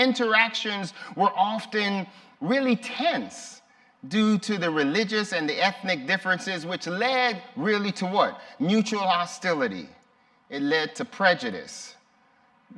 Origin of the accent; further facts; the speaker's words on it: Los Angeles, California, United States; he attended the church that I grew up in Los Angeles. It was a white congregation.